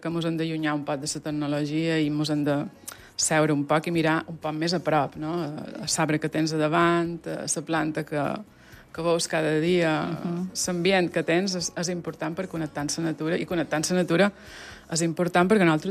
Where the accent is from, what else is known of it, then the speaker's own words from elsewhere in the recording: Fornalutx, Balearic Islands, Spain; born there; jo he nascut a Fornalutx, Solla, una cama a cada banda.